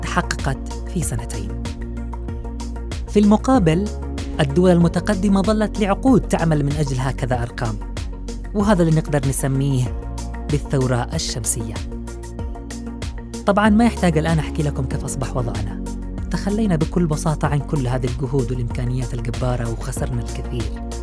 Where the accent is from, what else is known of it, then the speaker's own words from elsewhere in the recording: Yemen; اليوم بكلمك عن كيف بلادنا اليمن استطاعت الوصول لتحقيق شيء